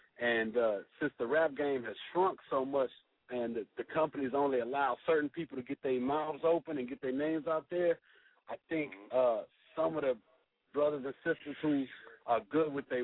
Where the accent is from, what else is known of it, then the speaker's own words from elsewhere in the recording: Houston, Texas, United States; I'm from Houston, Texas, man. Ain't no Twitter beef down here, man.